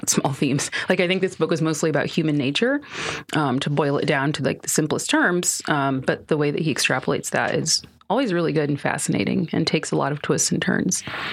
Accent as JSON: {"language": "English", "town": "Indianapolis", "region": "Indiana", "country": "United States", "tie": "born or raised there", "said": "Born and raised in Indianapolis, I am sort of a digital marketer by trade"}